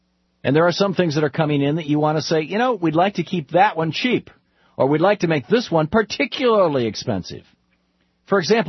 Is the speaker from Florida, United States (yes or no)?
no; Michigan, United States; I remember growing up in Michigan, we had Blue Cross Blue Shield, and they were not-for-profit corporations.